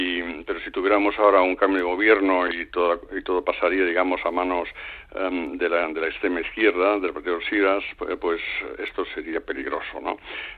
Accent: Germany; yo como alemán y como contribuyente aquí en Alemania

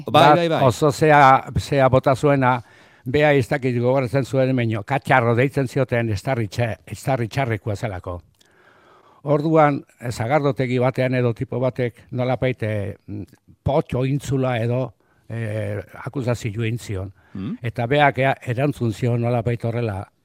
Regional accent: Zizurkil, Basque Country, Spain; Gero jakin nuen, zizurkiltzarra zela, nire izipuz bada ere, nola baita ere, zizurkiltzarra naiz.

